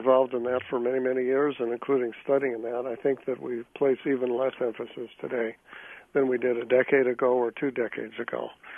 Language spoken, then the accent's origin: English; North Dakota, United States; even though I grew up in North Dakota.